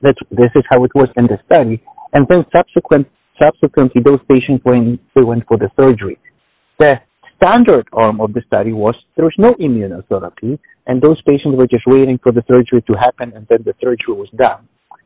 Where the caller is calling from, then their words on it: New York City, New York, United States; So I'm speaking from New York City, so it's afternoon.